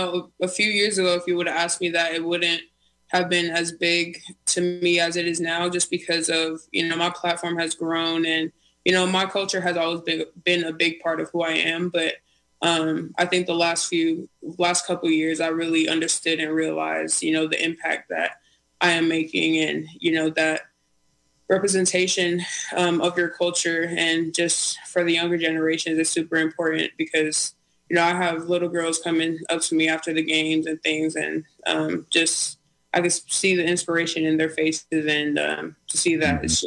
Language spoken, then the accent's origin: English; Alaska, United States; I grew up just around Alaskan Natives, so that's mostly what I know.